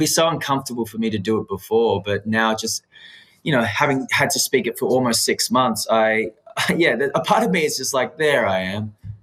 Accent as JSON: {"language": "English", "country": "Australia", "tie": "born or raised there", "said": "growing up in Australia and a lot of the Western world"}